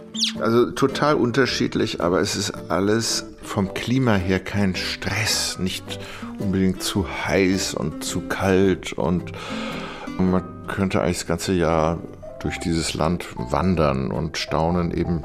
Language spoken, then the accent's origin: German; Kiel, Schleswig-Holstein, Germany; als Kieler natürlich nahe an Skandinavien.